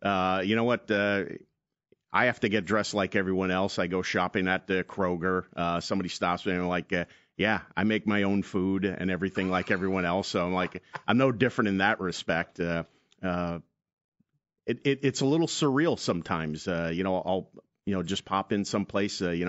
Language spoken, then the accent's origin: English; Pennsylvania, United States; also born or lived in Georgia; I grew up in Pennsylvania, got married there, bounced around the country, and that's not good for a marriage and a family.